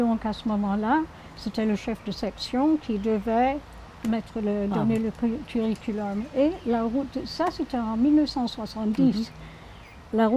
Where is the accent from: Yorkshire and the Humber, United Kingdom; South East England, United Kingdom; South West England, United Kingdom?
Yorkshire and the Humber, United Kingdom; also born or lived in Scotland / France; now in Canada; Moi j'ai passé les 5 premières années de ma vie en Écosse, et puis mon père a eu un poste dans le Yorkshire. Et puis à 17 ans, je suis allée en France, et puis je suis retournée en Écosse.